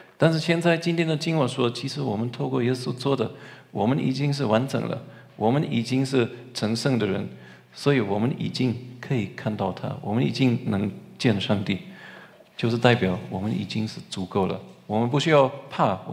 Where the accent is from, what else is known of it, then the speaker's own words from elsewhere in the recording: Germany; Chinese is a second language; 我们在德国的传统，我是德国人